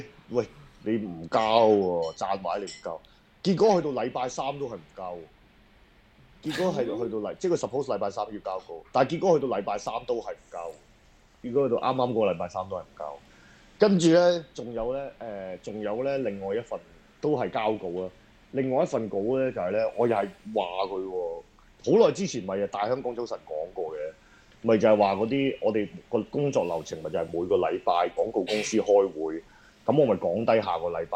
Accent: China; 你聽到我哋講嘢噶嘛？你知道我哋中國人嚟噶嘛？

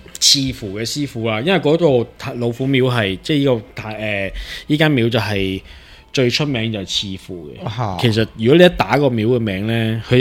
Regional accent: Hong Kong; 问你咩边度人啊，我香港人啊

